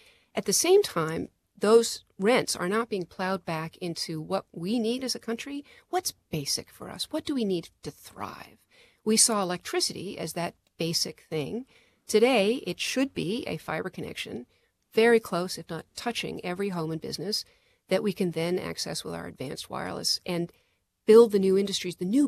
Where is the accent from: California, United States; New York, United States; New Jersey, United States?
California, United States; Santa Monica; My hometown of Santa Monica, California, has cheap business fiber that the city provides